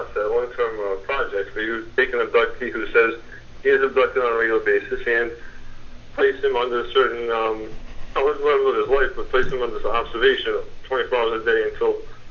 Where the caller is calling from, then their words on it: Rhode Island, United States; How you doing, Kevin?